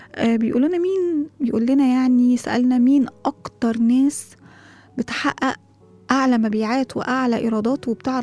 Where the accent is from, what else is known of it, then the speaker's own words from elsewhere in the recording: Egypt; وهو جاي كمان ممكن بلغتنا كده كمصريين مستكتر عليك مكانتك